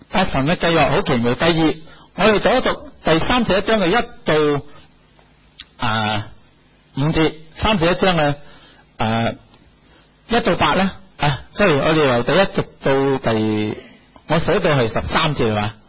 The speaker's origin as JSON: {"language": "Chinese", "country": "China", "said": "我们中国人平时讲成家呢，即是结婚"}